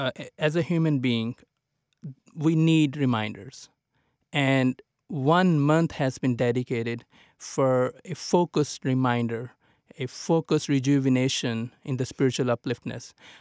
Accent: Pakistan; I'm originally from that part of the world, which is very hot. I'm from Pakistan, so it was very hot at that time.

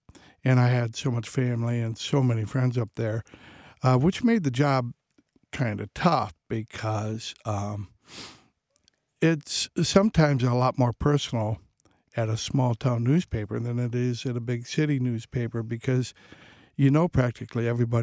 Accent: Wauseon, Ohio, United States; I went back to Wasion, my hometown, farm community in Northwest Ohio

